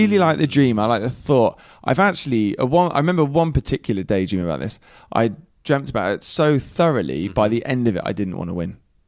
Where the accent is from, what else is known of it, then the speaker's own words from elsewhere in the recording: Plymouth, South West England, United Kingdom; I grew up in Plymouth, and there's a small island called Drake's Island just off of it.